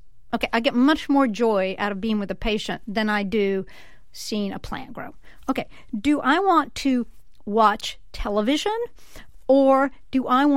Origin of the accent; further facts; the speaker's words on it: Tennessee, United States; I think very early on, and I didn't grow up with a silver spoon in my mouth, by the way. I grew up in Appalachia